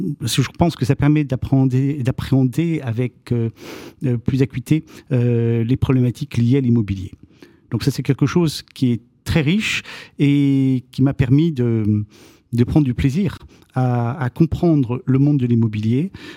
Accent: Lyon, Auvergne-Rhône-Alpes, France; Je suis lyonnais et lyonnais d'origine et très attaché à cette ville.

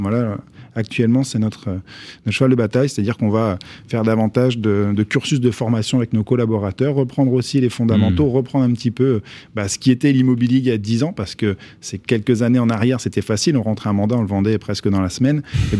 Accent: Grand Est, France; Moi, je viens du fin fond de la Haute-Marne.

